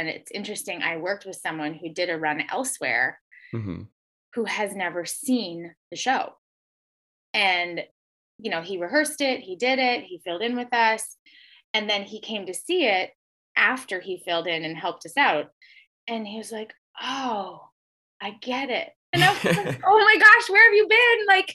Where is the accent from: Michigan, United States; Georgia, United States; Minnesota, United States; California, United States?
Minnesota, United States; Moorhead; Well, I love where I grew up. I love Minnesota. I love my hometown. They, as a community, the Fargo-Moorhead area is so supportive of the arts